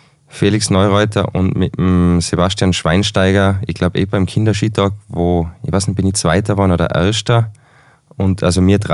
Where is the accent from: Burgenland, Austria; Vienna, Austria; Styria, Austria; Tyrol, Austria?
Tyrol, Austria; Ist bei uns im Zillertal ein bisschen schwierig